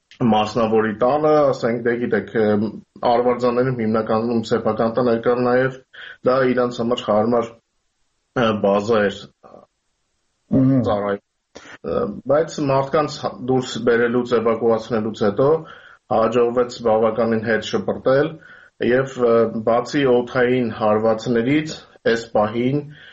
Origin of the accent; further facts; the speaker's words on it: Ukraine; մենք Ուկրաինայից ենք, ազատ մարդկանց երկրից։